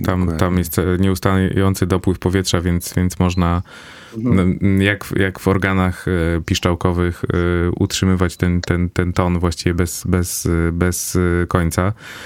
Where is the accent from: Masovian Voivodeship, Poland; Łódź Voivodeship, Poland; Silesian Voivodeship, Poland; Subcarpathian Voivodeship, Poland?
Silesian Voivodeship, Poland; ja sam jestem ze Śląska